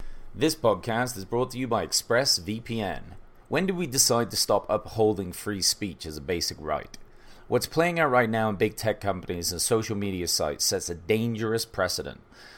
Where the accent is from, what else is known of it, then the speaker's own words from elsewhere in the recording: England, United Kingdom; I came from England, we had no guns over there.